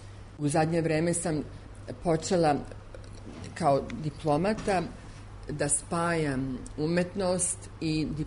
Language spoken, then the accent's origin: Serbian; Serbia; Pošto kao Srpkinja